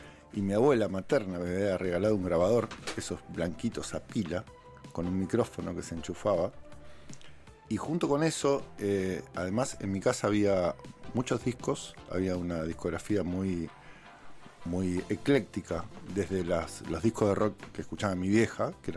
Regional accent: Neuquén, Argentina; also born or lived in La Plata; yo nací acá en La Plata y me fui a vivir a Neuquén cuando tenía 3-4 años.

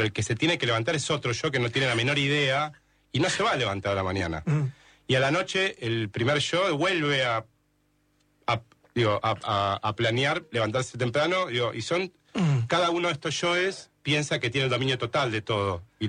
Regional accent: Buenos Aires, Argentina; No, mi hermana, nací en Catalinas

